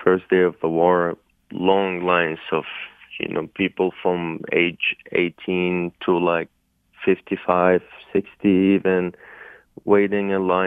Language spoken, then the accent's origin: English; United States; when they heard I'm American